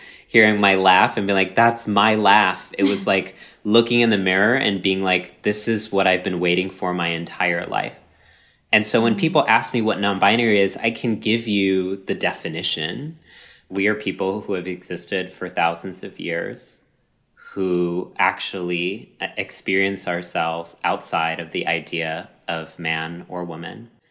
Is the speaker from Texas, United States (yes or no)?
yes; Texas, United States; My entire life growing up in Texas, I was disassociated.